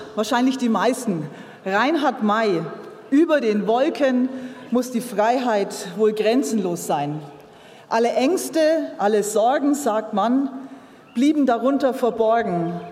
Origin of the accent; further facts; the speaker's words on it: Lichtenberg, Berlin, Germany; Ich komme aus Lichtenberg, also es sind nur ein paar Kilometer hier gleich ums Eck